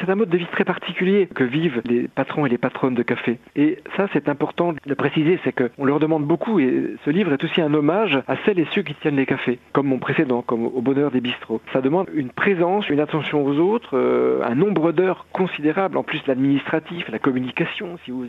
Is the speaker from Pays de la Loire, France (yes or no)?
yes; Mayenne, Pays de la Loire, France; born there; je suis né à Mayenne